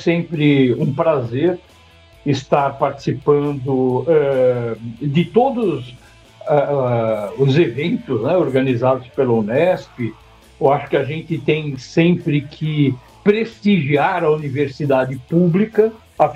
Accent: Mauá, São Paulo, Brazil; also born or lived in São Bernardo do Campo; Na verdade, eu nasci em São Paulo, porque o hospital onde eu nasci era em São Paulo, no Cambuci, mas eu sempre morei em Mauá, né? Uhum. Até meus 35 anos. Depois eu mudei para São Bernardo, que também é ABC

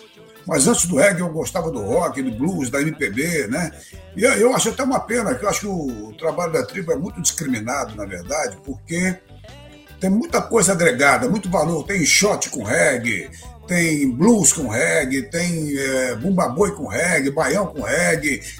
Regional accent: Assis, São Paulo, Brazil; Quando eu era garoto, morava em Assis, interior de São Paulo.

